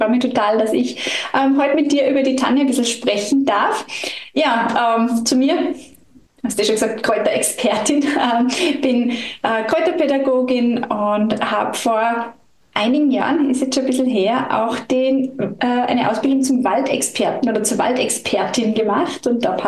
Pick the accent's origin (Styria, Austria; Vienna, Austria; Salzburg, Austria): Salzburg, Austria; ich komme direkt aus den Bergen, aus dem Salzburger Land, eben mitten im Wald quasi zu Hause.